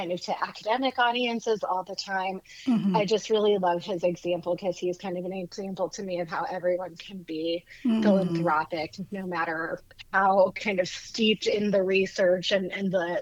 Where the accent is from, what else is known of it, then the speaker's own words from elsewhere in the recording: Haiti; now in United States; Sure. Well, I actually entirely grew up in Haiti, and my parents retired from there.